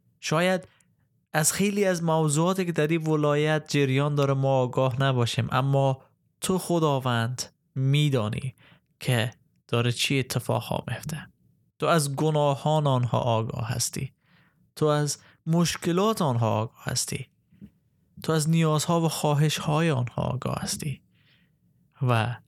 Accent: Afghanistan; به عنوان یک افغان ما از خیلی از زیبایی های ولایت های خود تا حالا لذت نبردیم.

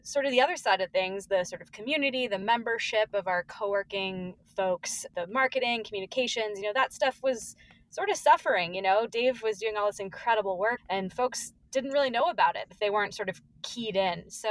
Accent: Massachusetts, United States; now in Burlington, United States; But I'm from Western Massachusetts. I went to Northeastern in Boston and quickly found out I was not a city girl.

